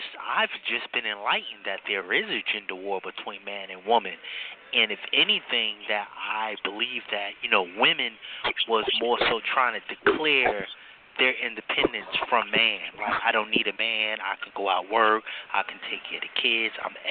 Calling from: Newark, New Jersey, United States; I'm calling from New Jersey, Newark, New Jersey.

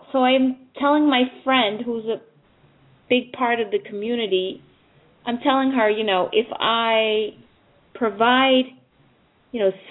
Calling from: Manhattan, New York, United States; Manhattan.

